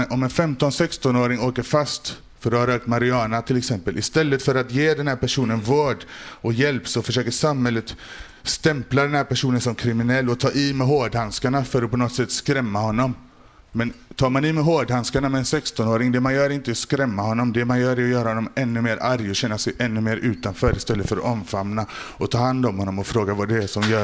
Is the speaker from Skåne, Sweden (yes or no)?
no; Gothenburg, Västra Götaland County, Sweden; Trots att jag är svensk och jag kommer från Majorna. Så jag är inte liksom... jag är inte från förorten från början. Jag har ett svenskt namn, jag är svensk.